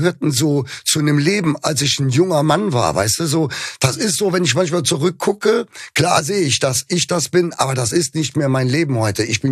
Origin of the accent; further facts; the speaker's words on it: Cologne, North Rhine-Westphalia, Germany; da haben wir ja noch ein Privileg als Kölner